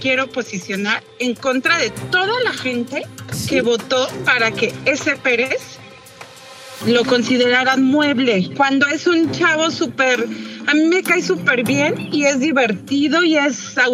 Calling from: Mexico City, Mexico; De Ciudad de México, de San José Insurgentes.

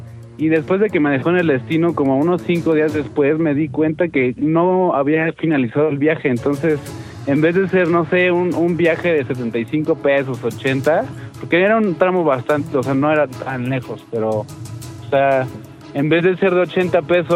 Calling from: Atizapán de Zaragoza, State of Mexico, Mexico; Hoy te marco desde Atizapán de Zaragoza

